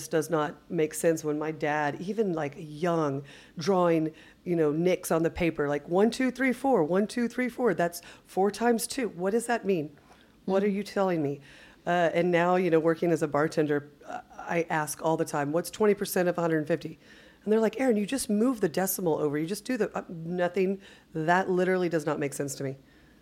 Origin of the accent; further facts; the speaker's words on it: Dripping Springs, Texas, United States; born and raised in Dripping Springs.